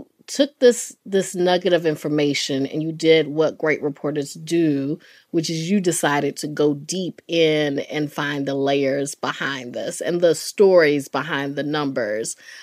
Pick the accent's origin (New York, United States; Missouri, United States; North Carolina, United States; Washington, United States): North Carolina, United States; Durham; I'm from the South, raised in Durham, North Carolina, and we all know the South is a very particular region of the U.S. I grew up there, so I can say that.